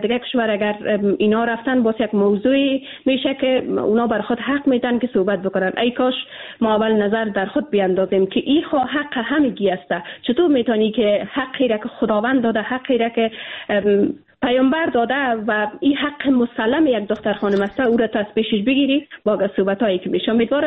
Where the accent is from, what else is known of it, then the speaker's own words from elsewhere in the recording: Afghanistan; ما به عنوان یک افغان